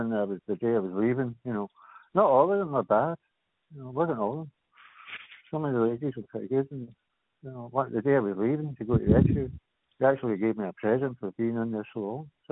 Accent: Kirkintilloch, Scotland, United Kingdom; but he came from my hometown in Kirkintilloch.

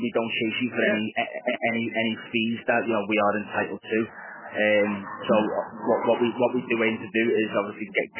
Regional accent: Liverpool, North West England, United Kingdom; I know I'm calling off in Manchester, but I'm from Liverpool myself.

